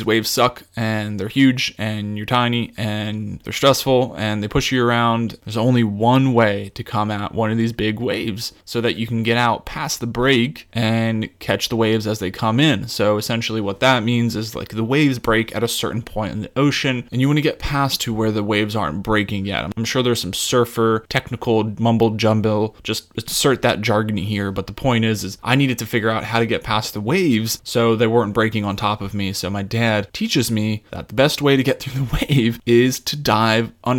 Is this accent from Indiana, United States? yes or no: no; Colorado, United States; also born or lived in New Jersey; I was born in New Jersey, and I lived there for some years as a child before I moved to Colorado, and I actually grew up in Colorado.